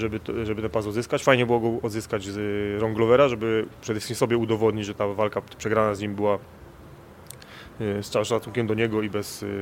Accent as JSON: {"language": "Polish", "town": "Cieszyn", "region": "Silesian Voivodeship", "country": "Poland", "tie": "born or raised there", "said": "jedziemy do Cieszyna, do mojego rodzinnego miasta"}